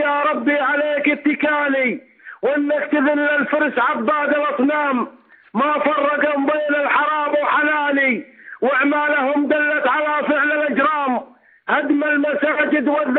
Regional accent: Abu Kamal, Deir ez-Zor Governorate, Syria; now in Saudi Arabia; من السعودية، بس من أهالي البوكمال.

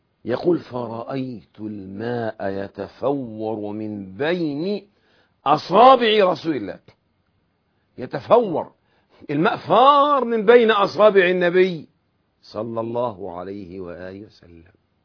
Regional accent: Egypt; وهذا مشهور عندنا في مصر، موضوع منابع المياه وأثيوبيا والسودان وإلى آخره.

